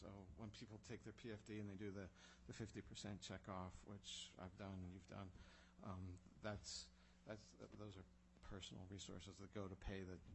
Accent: Pennsylvania, United States; I'm from Pennsylvania, so I have some personal familiarity with that.

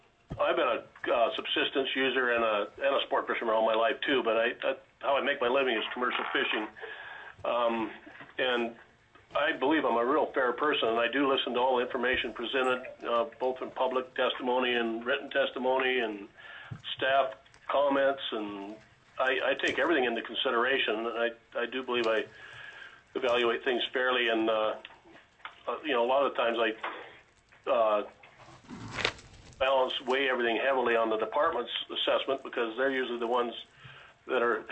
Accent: Petersburg, Alaska, United States; for the record. I was born and raised in Petersburg, a third-generation commercial fisherman.

